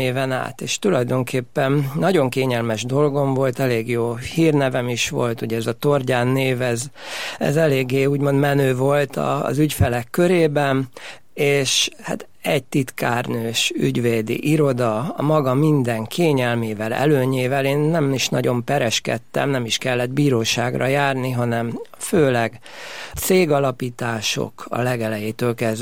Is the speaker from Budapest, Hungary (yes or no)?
yes; Újpest, Budapest, Hungary; én Újpesten nőttem fel, és nagyon szép gyerekkorom volt, szüleim nagy szeretetébe burkolva. Gimnáziumba, általános iskolába is Újpestre jártam, a Violába, majd a könyves gimibe, és utána az Alegerszegre